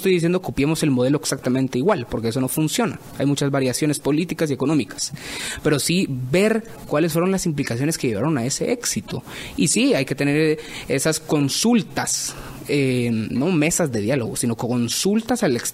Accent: Guatemala; lo que viven en carne propia la economía nacional somos nosotros los guatemaltecos.

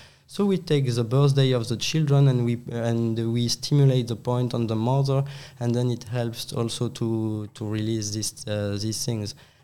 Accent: Strasbourg, Grand Est, France; English is a second language; I come from Strasbourg.

